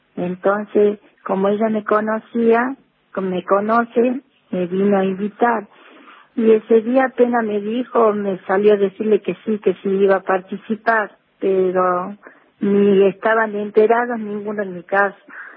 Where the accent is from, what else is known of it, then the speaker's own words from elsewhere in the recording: Lules, Tucumán, Argentina; moved away as an adult; now in Famaillá, Argentina; Yo realmente soy de Lule. Me casé y vine a vivir ya hace 35 años que vivo acá en Famaillá.